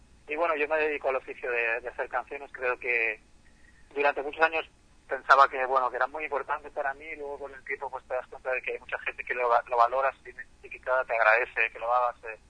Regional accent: Valencia, Valencian Community, Spain; moved away; yo soy de Valencia, es del Mediterráneo, es un clima templado, cálido, en verdad, no sé, muchísima luz

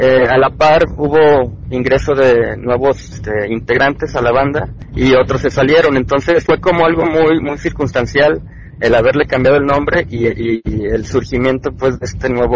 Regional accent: Mexico; nosotros partiendo de que somos mexicanos

